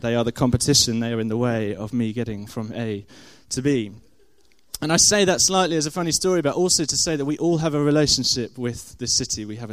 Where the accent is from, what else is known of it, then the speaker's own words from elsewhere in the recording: Guildford, South East England, United Kingdom; also born or lived in Nottingham; I grew up just outside of London in a lovely place called Guildford, southwest of London, which was wonderful. And then went up to Nottingham to university there, which I think is a close second in the city stakes of the UK, before moving here about 5 years ago with Joe.